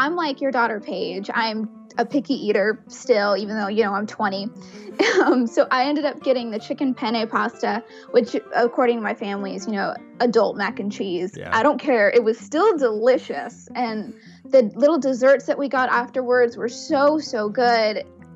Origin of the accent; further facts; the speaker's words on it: Texas, United States; I'm from Texas, so meat is my department.